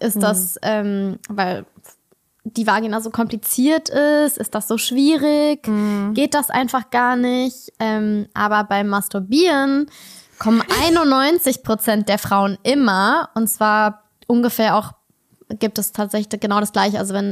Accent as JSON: {"language": "German", "region": "Berlin", "country": "Germany", "tie": "born or raised there", "said": "bin in Berlin aufgewachsen."}